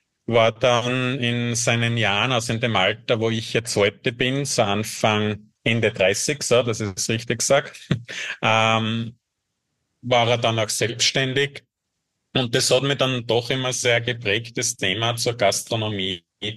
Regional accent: Oberaich, Styria, Austria; Also ich bin aus der Obersteiermark. Ich bin gebürtiger Oberaicher, das ist bei Bruck an der Mur.

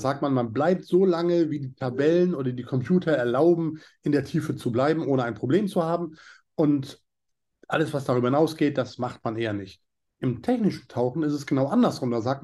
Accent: Norderney, Lower Saxony, Germany; Ich bin aufgewachsen auf der Nordseeinsel Norderney. Das liegt so am Ostfriesland und an der Nordsee.

